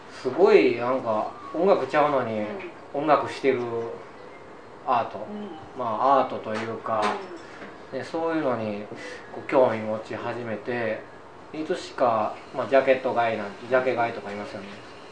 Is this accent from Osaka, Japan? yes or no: yes; Osaka, Japan; 僕大阪なんですけど、